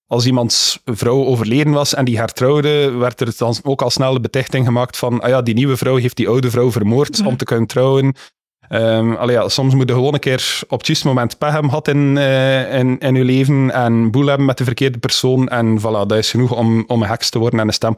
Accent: Beernem, West Flanders, Belgium; Ik ben eigenlijk afkomstig van Beernem hier in de buurt.

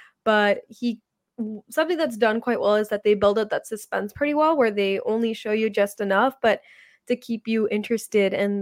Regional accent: India; I grew up in India. I lived there for 6 years.

